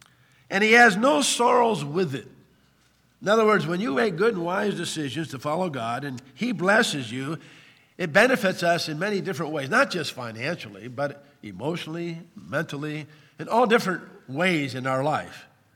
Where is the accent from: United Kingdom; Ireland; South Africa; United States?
Ireland; Being an Irishman, you know